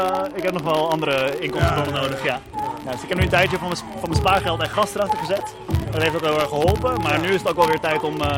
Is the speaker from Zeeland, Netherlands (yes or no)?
no; Utrecht, Netherlands; Utrecht. Lekker makkelijk.